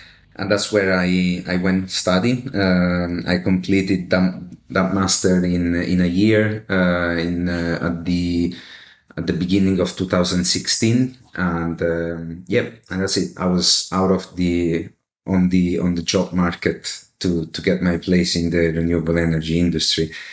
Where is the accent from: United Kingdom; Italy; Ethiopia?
Italy; Naples, Campania; English is a second language; I am from Napoli, which is a city in the south of Italy.